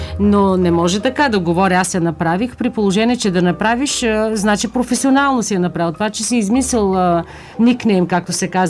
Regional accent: United States; now in Bulgaria; аз идвам от Америка и никога не си промених стила

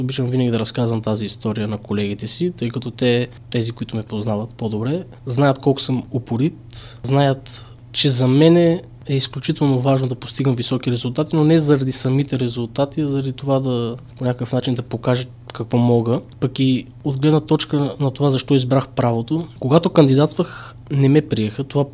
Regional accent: Petrovo, Blagoevgrad Province, Bulgaria; now in Veliko Tarnovo, Bulgaria; Аз съм от Сандански, по-скоро от едно село до Сандански, село Петрово.

